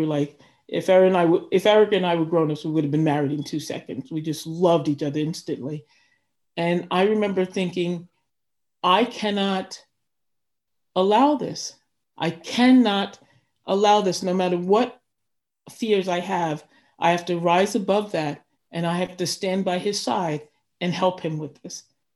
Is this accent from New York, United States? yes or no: yes; New York City, New York, United States; growing up in the 60s in a white neighborhood. I grew up in Park Slope, was not easy.